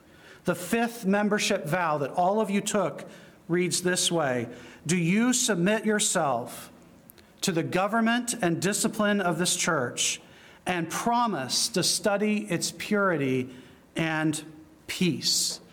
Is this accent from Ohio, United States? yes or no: no; New Jersey, United States; When we're driving, because we're from New Jersey.